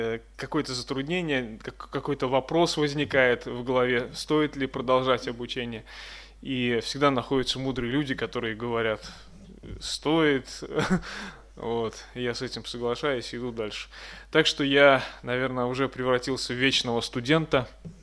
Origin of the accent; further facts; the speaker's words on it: Tolyatti, Samara Oblast, Russia; я из Тольятти.